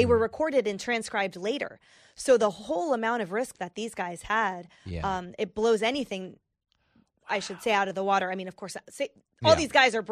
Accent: Canada; I grew up in Canada.

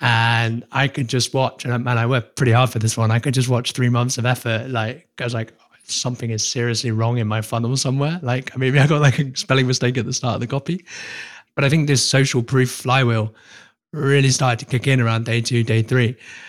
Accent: United Kingdom; Well, I'm British, so it's the royal we.

